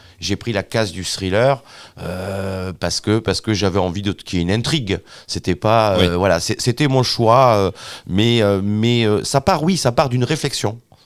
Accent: Saint-Martin-de-Vers, Occitanie, France; J'avais 5-6 ans quand je me suis retrouvé à côté de la Bastide Murat, dans ce village qui s'appelle Saint-Martin-de-Vers. Mes grands-parents avaient une maison

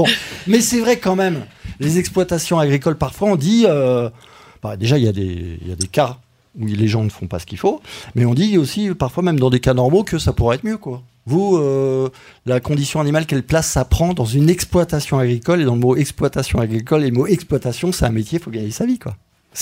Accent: Paris, Île-de-France, France; Moi, je suis parisien à la base, donc excusez-moi.

